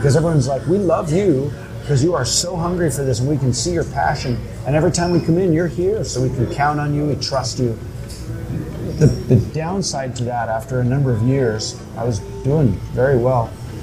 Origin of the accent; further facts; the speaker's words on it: Canada; As a Canadian, I can't cross the border and sell stuff.